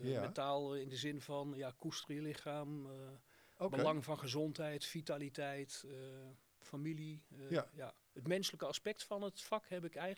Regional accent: North Brabant, Netherlands; Ik kom zelf uit Brabant

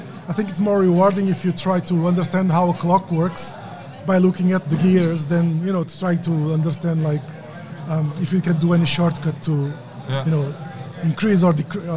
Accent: Portugal; English is a second language; I'm Portuguese native from Portugal.

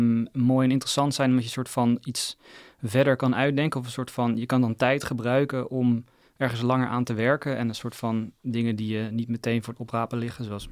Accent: Gouda, South Holland, Netherlands; Toen ben ik zelf opgegroeid in Gouda in Utrecht.

